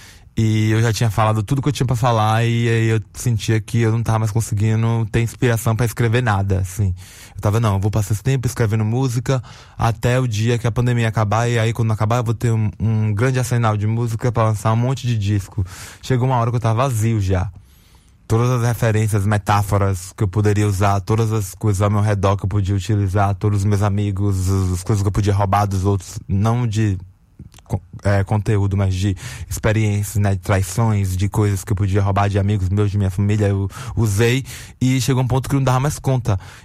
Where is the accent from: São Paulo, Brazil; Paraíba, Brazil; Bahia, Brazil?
Bahia, Brazil; Alagoinhas